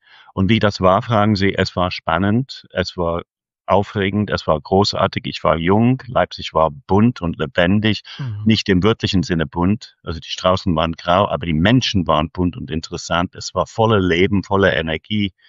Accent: United Kingdom; German is a second language; now in Germany; Ich bin ursprünglich aus Großbritannien, lebe aber seit den 80er Jahren in Deutschland

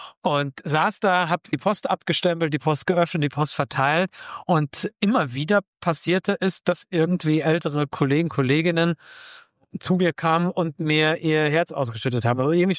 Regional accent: Cologne, North Rhine-Westphalia, Germany; Ich komme aus Köln, bin 36 Jahre alt

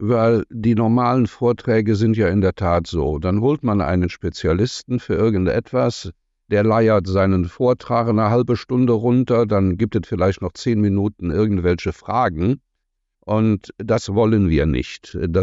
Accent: Cologne, North Rhine-Westphalia, Germany; als Kölner

